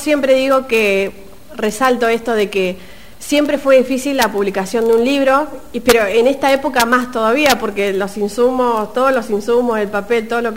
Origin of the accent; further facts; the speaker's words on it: Buenos Aires, Argentina; Yo soy de la Cuenca del Salado, un pueblo muy chiquito ahí que todo era demasiado tranquilo.